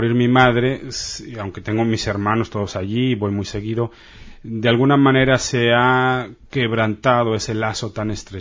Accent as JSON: {"language": "Spanish", "country": "Mexico", "tie": "born or raised there", "said": "Y vamos a una sinagoga, por respeto a mis suegros, reformista, no tiene nada que ver con el modo en que yo crecí en México."}